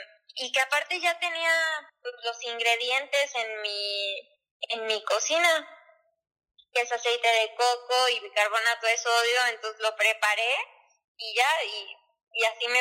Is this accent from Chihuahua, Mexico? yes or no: no; Campeche, Mexico; moved away as an adult; now in Mérida, Mexico; Soy de Campeche. Nací en Campeche y ahí viví 17 años, pero para entrar, o sea, cuando empecé a estudiar la universidad, me fui a vivir a Mérida.